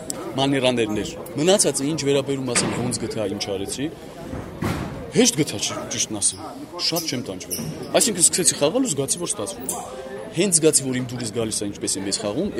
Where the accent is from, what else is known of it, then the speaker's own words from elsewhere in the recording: Tbilisi, Georgia; Թիֆլիսի այն թաղամասը, որտեղ ես մեծացել եմ, այդ սովորակի թաղամասը, իմ ընկերները մանկության և այլն